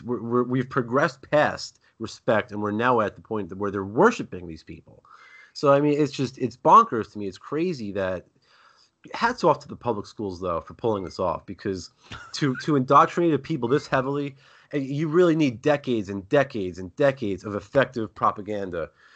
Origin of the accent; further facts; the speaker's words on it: New York City, New York, United States; John Gotti in New York, I'm from New York